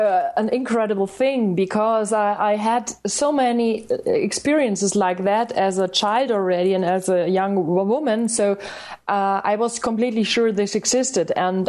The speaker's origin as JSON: {"language": "English", "country": "Germany", "second_language": "English", "said": "Now, I have a funny accent too, because I'm a German girl and I'm speaking English."}